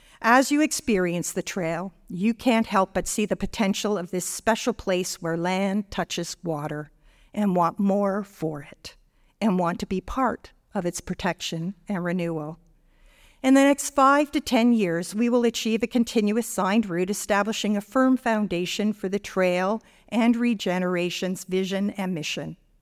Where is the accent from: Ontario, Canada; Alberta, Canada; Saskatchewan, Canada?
Ontario, Canada; Etobicoke; Growing up in Etobicoke, my relationship with the lakes had a rocky beginning. My mom's from the north